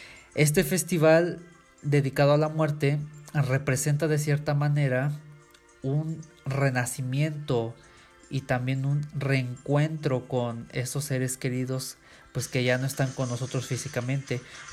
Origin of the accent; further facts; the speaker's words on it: Mexico; como mexicanos pues aún queda muy acentuada esta tanatofobia